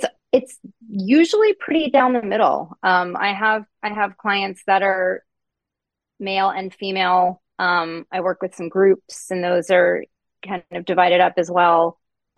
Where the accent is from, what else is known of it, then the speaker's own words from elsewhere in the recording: Florida, United States; also born or lived in New York; I was, but I grew up in Florida. Yeah.